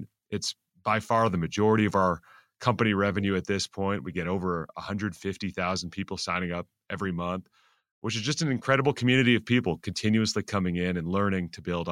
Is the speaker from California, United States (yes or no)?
yes; California, United States; I grew up in Silicon Valley